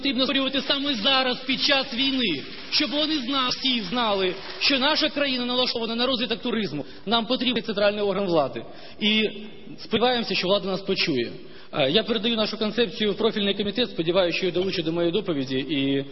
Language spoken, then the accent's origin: Ukrainian; Crimea, Ukraine; Так, ми втратили Крим, мій рідний Крим